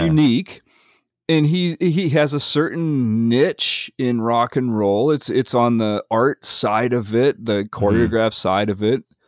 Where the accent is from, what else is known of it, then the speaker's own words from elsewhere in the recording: United States; Here, I'm the American. You're the Canadian, ripping on the Canadian singer.